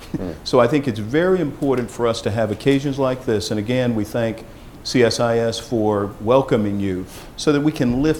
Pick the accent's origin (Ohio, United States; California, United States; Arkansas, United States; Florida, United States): Arkansas, United States; Arkansas is my home state, and I used to work at Arkansas State University.